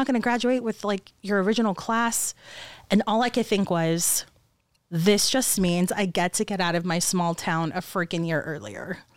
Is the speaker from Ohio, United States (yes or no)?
no; San Antonio, Texas, United States; So I'm from San Antonio, love my city. But the thing about San Antonio is it's kind of like that small town, big city feel.